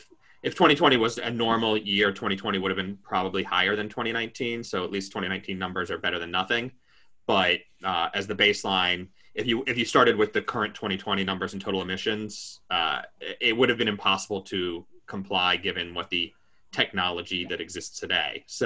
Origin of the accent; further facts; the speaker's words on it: United States; As an American, I'm forced to ask, what are trains?